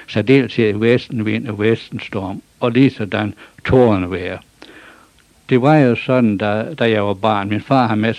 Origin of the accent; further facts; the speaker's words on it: Hurup, North Denmark Region, Denmark; Jeg stammer her fra Hurup, fra Refs. Og så … dengang. Vi boede i Roskilde.